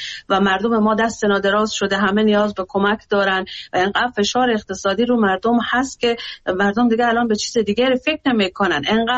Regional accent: Afghanistan; من به عنوان یک افغانستانی دلم برای کشورم میسوزه

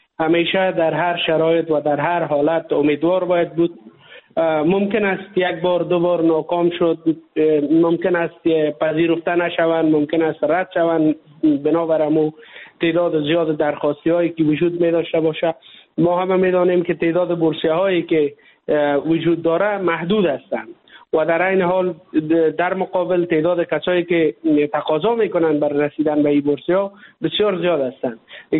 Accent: Afghanistan; now in India; ما کسایی که از افغانستان هستیم

